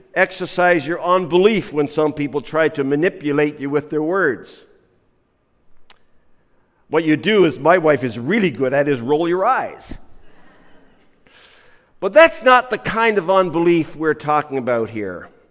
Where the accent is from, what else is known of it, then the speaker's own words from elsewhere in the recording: Newfoundland and Labrador, Canada; And my wife Donna is a retired music teacher, and so we come from the Rock. We're from the Rock.